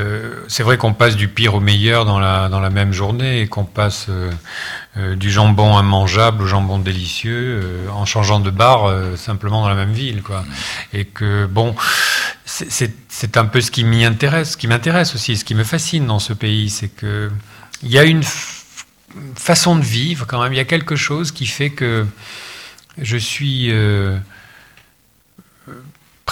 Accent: Sanlúcar de Barrameda, Andalusia, Spain; aquí, nosotros, sabes, somos sanluqueños. Voilà, on est de Sanlúcar, quoi.

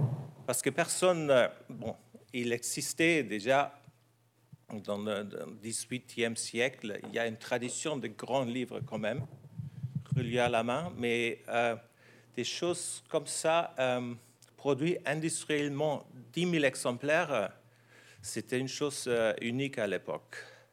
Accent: Germany; French is a second language; Excusez mon français un peu bizarre. Je suis allemand, j'aime beaucoup parler français, surtout au niveau professionnel.

